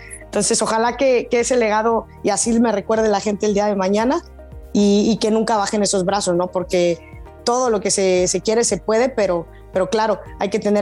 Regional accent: Mexico; nos ponemos a ver lo que no tenemos en vez de explotar lo que como mexicanas tenemos

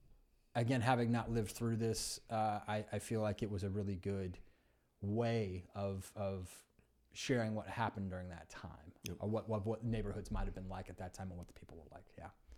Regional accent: California, United States; And I also did not live in that area. I grew up in California.

